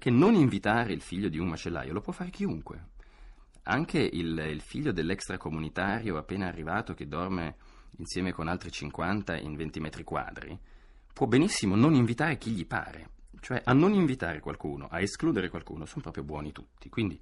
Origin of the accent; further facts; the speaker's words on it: Florence, Tuscany, Italy; born there; Una di queste è sicuramente Firenze, la mia città natale